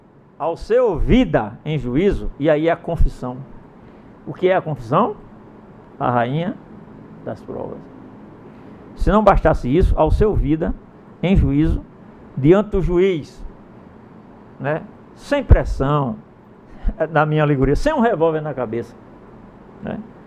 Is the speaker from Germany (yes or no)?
no; Paraíba, Brazil; Lá em São Paulo, lá na minha terra, na Paraíba.